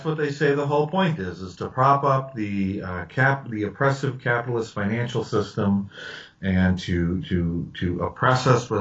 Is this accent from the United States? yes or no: yes; New Hampshire, United States; I'll just put a plug in for my home state of New Hampshire, is because Dan Brown, who wrote the Da Vinci Code, is from two towns over from where I'm from.